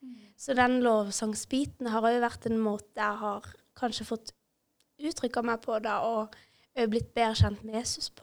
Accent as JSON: {"language": "Norwegian", "town": "Kristiansand", "region": "Agder", "country": "Norway", "tie": "born or raised there", "said": "Ja, jeg er 21 år, og jeg har vokst opp her ute i Ytre Randesund."}